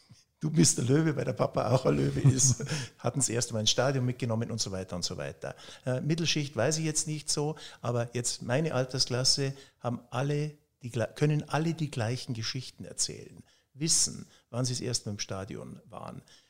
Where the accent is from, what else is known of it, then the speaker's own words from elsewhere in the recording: Bavaria, Germany; now in Munich, Germany; weil ich bin im Chiemgau aufgewachsen.